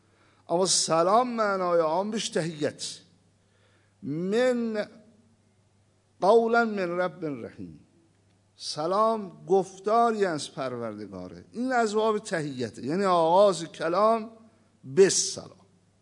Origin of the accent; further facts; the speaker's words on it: Iran; شما هم که ایرانی هستید، ما هم ایرانی هستیم